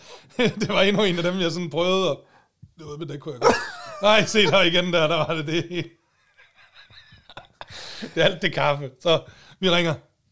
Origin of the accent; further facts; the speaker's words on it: Aalborg, North Denmark Region, Denmark; Har du hørt, at mine forældre de flytter fra Aalborg